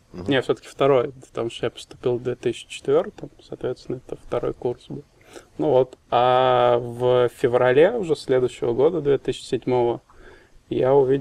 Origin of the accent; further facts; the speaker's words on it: Moscow, Russia; Мне 22 года, я родился и живу в Москве всю жизнь